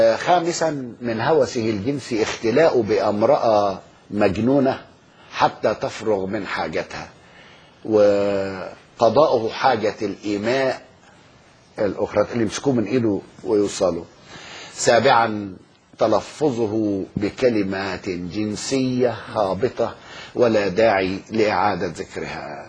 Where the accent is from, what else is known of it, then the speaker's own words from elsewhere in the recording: Egypt; أنا ما تعنيش عندي حاجة لأن مصري